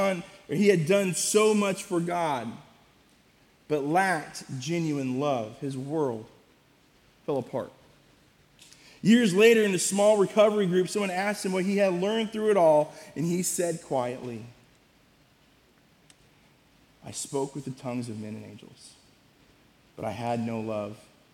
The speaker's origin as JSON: {"language": "English", "region": "Missouri", "country": "United States", "also_born_or_lived": "Illinois", "said": "Right now, I'm from Missouri, right?"}